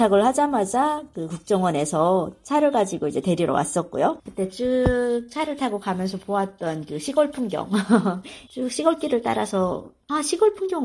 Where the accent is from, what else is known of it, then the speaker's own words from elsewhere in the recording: North Korea; also born or lived in South Korea; now in United States; 뿌리는 분명 북한이었지만 여기저기 많이 뻗어나갔어.